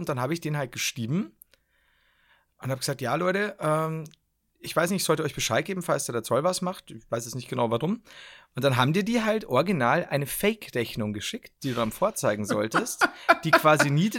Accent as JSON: {"language": "German", "region": "Bavaria", "country": "Germany", "said": "ich bin aber kein Pfälzer, gell? Oberpfalz ist Bayern, ne? Also ganz wichtig. Ich komme tatsächlich aus Oberpfalz."}